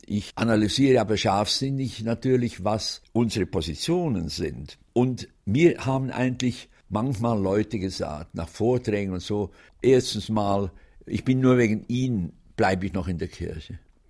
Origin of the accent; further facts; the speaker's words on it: Switzerland; Und als Schweizer Bürger habe ich immer gesagt